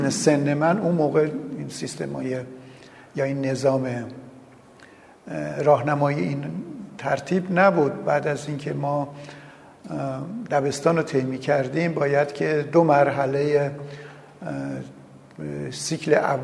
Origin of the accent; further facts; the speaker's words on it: Kashan, Isfahan, Iran; now in Tehran, Iran; متولد 1322 در کاشان. طفولیت من در کاشان بود و در یک خانواده سنتی بزرگ شدم و خانواده من تقریبا میشه گفت مرفه بودن، تاجر بازار بودن، فرش فروش بودن.